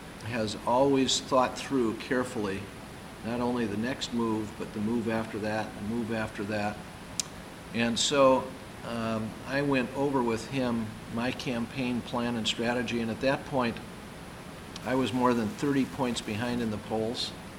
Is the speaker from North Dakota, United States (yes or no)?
yes; Bismarck, North Dakota, United States; born there; And I was born in Bismarck, North Dakota.